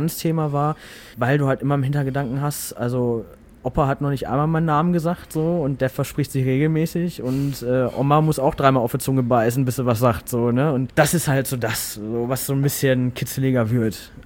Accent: Hamm, North Rhine-Westphalia, Germany; ich habe halt in Hannover gewohnt und die wohnen immer noch in Hamm. Auch in dem Haus, wo ich groß geworden bin

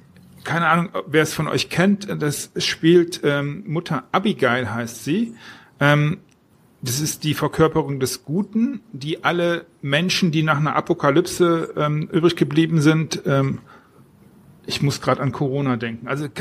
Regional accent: Düsseldorf, North Rhine-Westphalia, Germany; ich bin Düsseldorfer

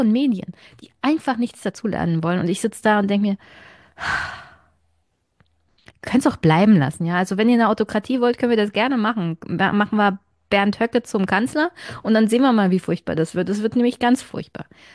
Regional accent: East Germany, Germany; Jedes Mal, wenn hier Bundestags-, Landtagswahlen sind, als Ostdeutsche muss sich jeder positionieren, dass sie nicht AfD gewählt haben

